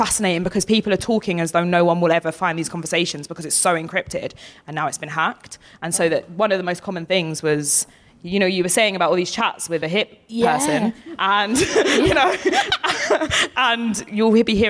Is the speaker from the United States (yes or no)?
no; East of England, United Kingdom; I'm from Essex.